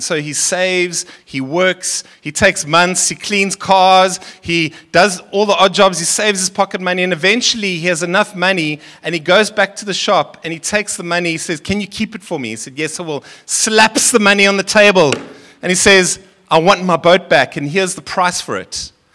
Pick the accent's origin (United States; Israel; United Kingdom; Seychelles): Seychelles; born there; I come from a French background, Seychelles. I was born in the Seychelles.